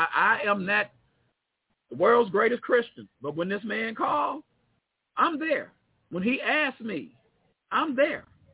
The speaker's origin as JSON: {"language": "English", "town": "Oakland", "region": "California", "country": "United States", "tie": "born or raised there", "said": "I remember growing up in Oakland."}